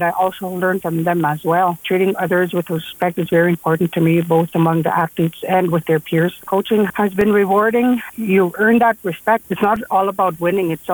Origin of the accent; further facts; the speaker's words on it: Saskatchewan, Canada; I'm from Pelican Arrows, a member of Peter Bountine Cree Nation.